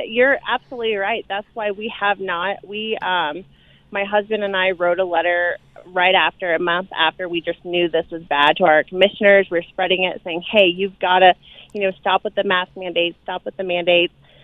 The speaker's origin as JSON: {"language": "English", "region": "Indiana", "country": "United States", "also_born_or_lived": "Colorado", "said": "But, you know, I'm from the Midwest. And so in the Midwest, people are very compliant."}